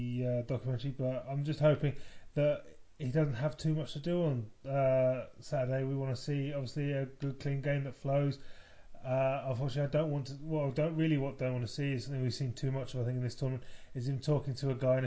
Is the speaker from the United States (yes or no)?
no; England, United Kingdom; a Welshman refereeing means Wales aren't in there, and that's always a bonus for, as an Englishman.